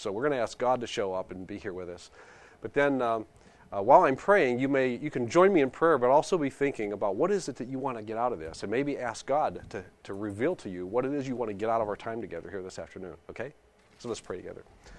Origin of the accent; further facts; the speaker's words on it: McKeesport, Pennsylvania, United States; Now, the church that I grew up in was in McKeesport, Pennsylvania, and it was a Christian Missionary Alliance church.